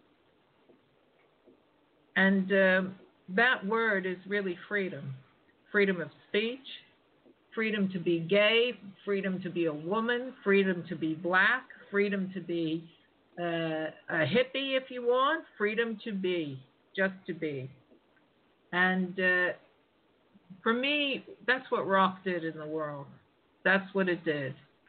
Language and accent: English; Pittsburgh, Pennsylvania, United States; And I was from Pittsburgh, not London, right?